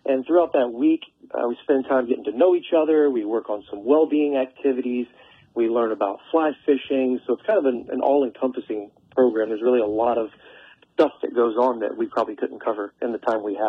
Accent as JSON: {"language": "English", "town": "Tampa", "region": "Florida", "country": "United States", "moved": "as an adult", "lives_now": "Texas, United States", "said": "So I'm originally from Tampa, Florida, but I left there in 99 to join the Marine Corps, and then retired from the Marine Corps in 2021. And then my family and I moved here to Texas about 3 or 4 years ago."}